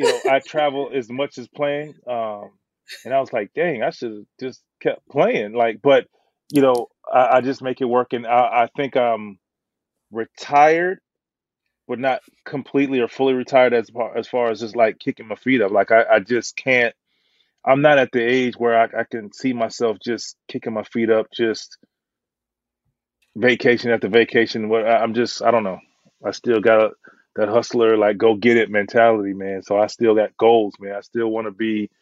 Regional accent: Florida, United States; Obviously, I'm from Florida, so I got to some of the staff.

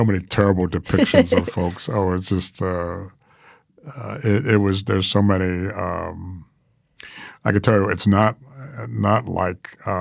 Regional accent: New York City, New York, United States; because I grew up with the New York Times and New York, because I'm a New Yorker originally

